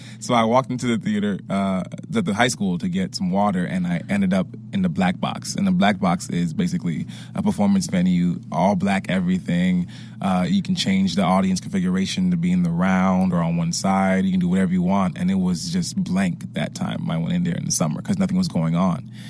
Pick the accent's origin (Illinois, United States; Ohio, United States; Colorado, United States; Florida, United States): Illinois, United States; Chicago; also born or lived in Skokie; Yeah, I'm from Chicago, born and raised. I grew up in Rogers Park, and then I moved to Skokie for high school.